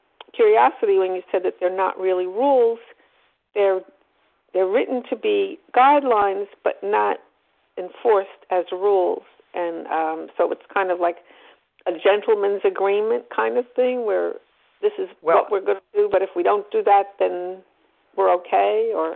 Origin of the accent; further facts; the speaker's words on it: New Jersey, United States; from New Jersey.